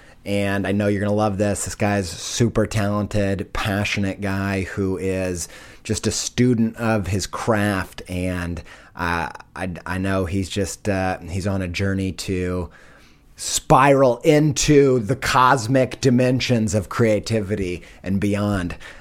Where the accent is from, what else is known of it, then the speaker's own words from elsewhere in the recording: Indiana, United States; I don't know if you know this, but I'm from Indiana.